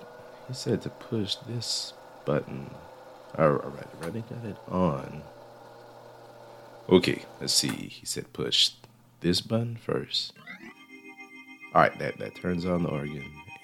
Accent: New Orleans, Louisiana, United States; now in Los Angeles, United States; I live in Los Angeles, but my hometown is New Orleans. My wife is from LA, but we met when we both attended a college together in New Orleans.

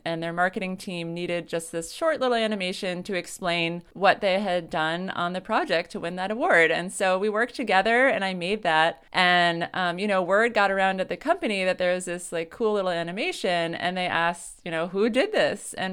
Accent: Connecticut, United States; My background is that I grew up in Connecticut in a small little town, and my mom is a painter.

